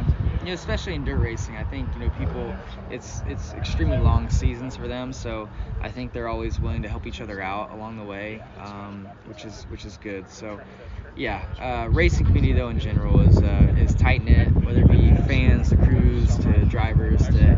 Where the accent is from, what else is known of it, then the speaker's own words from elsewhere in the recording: United States; Well, my response is that I'm too old, for one, and I'm American.